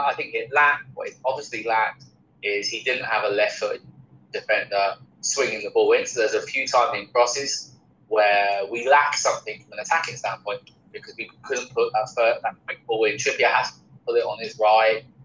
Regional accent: England, United Kingdom; Let's talk about the England game first, obviously, as English fans.

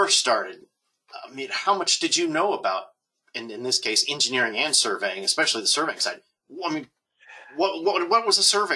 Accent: Illinois, United States; I'm used to my home state here of Illinois

